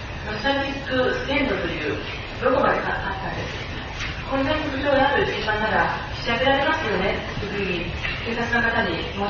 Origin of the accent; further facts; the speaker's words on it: Yamanashi, Japan; 私は山梨県の人間です。関東なんです。